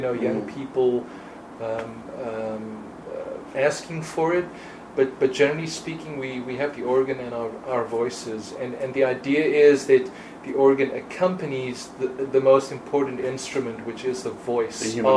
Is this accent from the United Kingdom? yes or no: no; South Africa; I was born in South Africa in 1971, so I was born like in the middle of the apartheid era